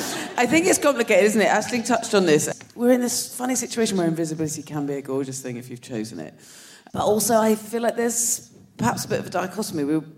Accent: South West England, United Kingdom; I'm from Dorset, there was no such thing.

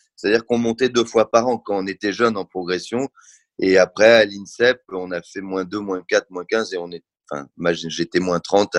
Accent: Paris, Île-de-France, France; born there; Enfin, je suis né à Paris.

